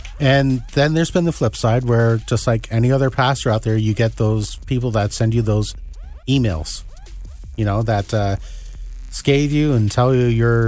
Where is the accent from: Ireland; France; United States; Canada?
Canada; Toronto, Ontario; I grew up in Toronto, as many people know. I grew up in a Christian home